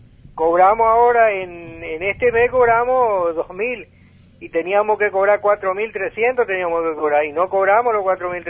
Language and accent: Spanish; Hipólito Yrigoyen, Misiones, Argentina; Misiones. Sí, yo soy Hipólito Irigoyen, sí.